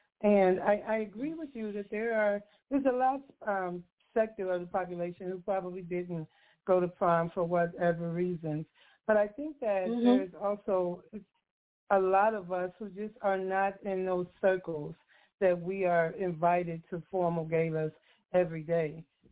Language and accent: English; Chicago, Illinois, United States; I'm from Chicago. We used to steamrolling you, so you might have to show me to slow me down.